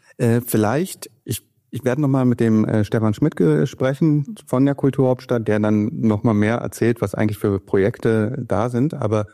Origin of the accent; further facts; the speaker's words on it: Berlin, Germany; also born or lived in Chemnitz; als Berliner, der in Chemnitz lange lebt oder gelebt hat.